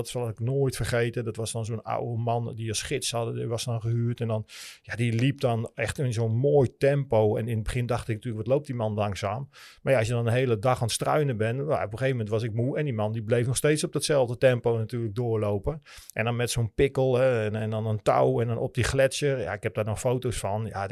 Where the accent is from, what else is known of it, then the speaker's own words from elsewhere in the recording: Netherlands; Wij komen uit Nederland, we hebben niet eens bergen, weet je.